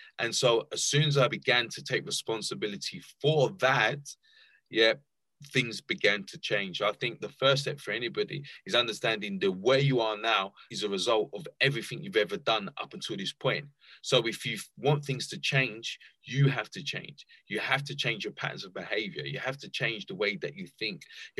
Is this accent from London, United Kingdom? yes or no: yes; London, United Kingdom; I grew up in East London, underprivileged area, lived on a council estate with just me and my mum.